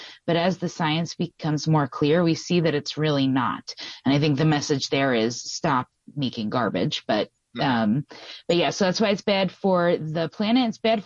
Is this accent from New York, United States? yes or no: yes; Peekskill, New York, United States; I am from Peekskill, New York